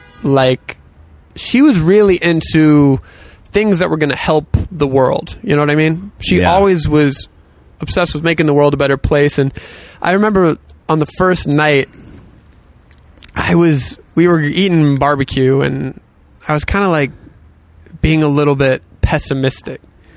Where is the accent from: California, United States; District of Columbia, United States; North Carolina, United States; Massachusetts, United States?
North Carolina, United States; because you know we're growing up in North Carolina.